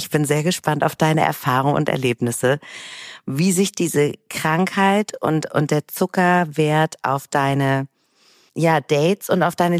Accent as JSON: {"language": "German", "region": "Hamburg", "country": "Germany", "tie": "born or raised there", "said": "aus Hamburg, meiner Heimat. Da gibt es die nämlich und hier in Hessen nicht."}